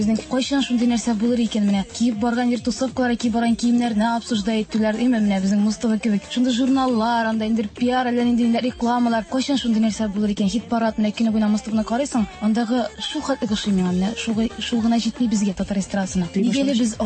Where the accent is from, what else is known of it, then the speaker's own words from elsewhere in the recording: Yana Ibray, Tatarstan, Russia; мин авылдан чыктым, Аксубай районыннан, Яңа Ибрай авылыннан чыккан кыз мин.